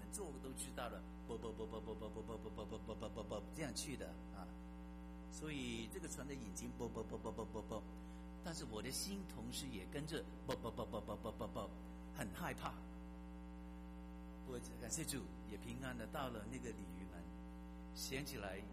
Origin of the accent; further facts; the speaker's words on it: Hong Kong; now in United States; 相信你们应该大部分都知道我牧师从香港来的。我记得还没有来美国之前我来美国是1968年年底。